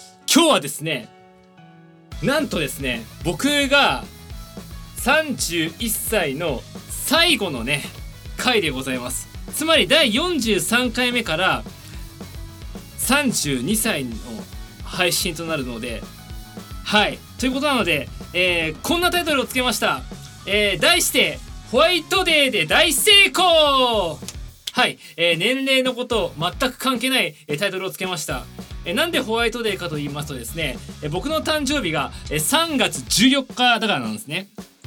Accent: Tokyo, Japan; 1990年3月14日生まれ、ホワイトデー生まれです。

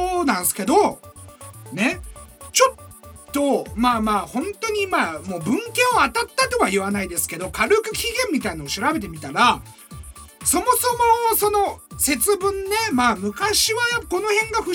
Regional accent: Niigata, Japan; born there; まあ俺新潟生まれなんですけど、

